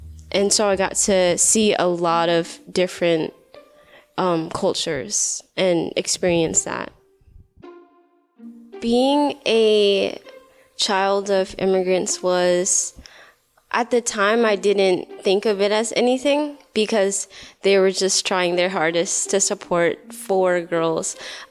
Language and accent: English; the South, United States; also born or lived in Vietnam; Growing up in the South, it's funny because I grew up on Central. And so then I moved to the west side, and my cousins moved. When I grew up and came to America, I was 2 months old